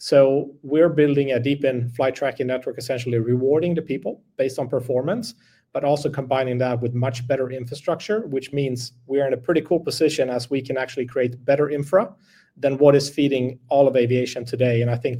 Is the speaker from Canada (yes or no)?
no; Sweden; English is a second language; moved away as an adult; now in United States; So I'm from Sweden, but moved to the US, go to college, play college golf